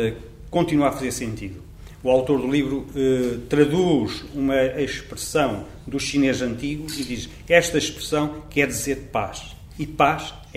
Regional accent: Ovar, Aveiro, Portugal; eu sou de Ovar, estudei depois em Espinho, onde faço 2 anos, chamado ciclo preparatório, 5º e 6º ano.

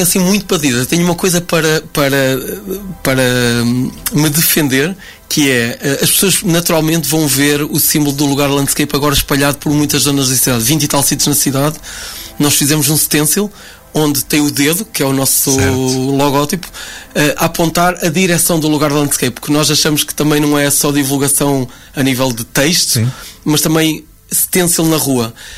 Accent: Ovar, Norte, Portugal; eu sou de Ovar

